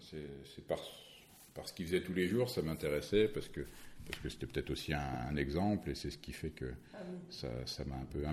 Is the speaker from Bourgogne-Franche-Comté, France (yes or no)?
yes; Chagny, Bourgogne-Franche-Comté, France; Moi, je suis natif de Chagny, donc un petit village à côté de Chassin-de-Montrachet, bien connu pour ses blancs. Et voilà, étant collégien dans mon village, en 91